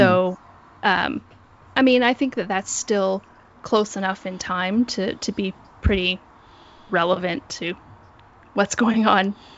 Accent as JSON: {"language": "English", "country": "Canada", "said": "I am a Canadian."}